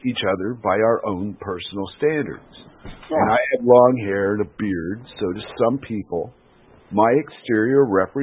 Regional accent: United States; I don't remember people being so nice to foreigners when I was in America as an American.

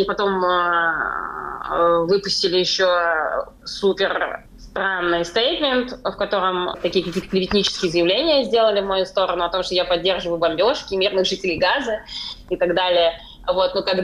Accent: Israel; Я говорю, ну, я как бы из Израиля, у меня вот такая позиция.

